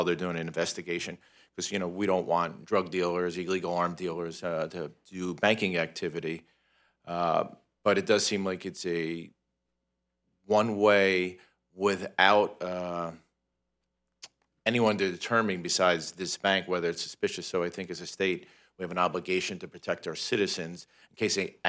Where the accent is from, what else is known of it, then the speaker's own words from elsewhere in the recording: Naples, Florida, United States; It's cold down here, do you know that? I'm from Naples